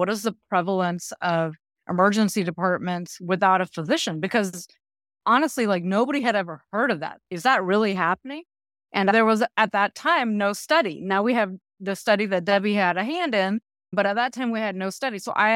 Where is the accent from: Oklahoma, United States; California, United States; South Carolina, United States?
Oklahoma, United States; Del City; Alexis was from my hometown of Del City, Oklahoma, so I didn't know her or anything, but I grew up in Oklahoma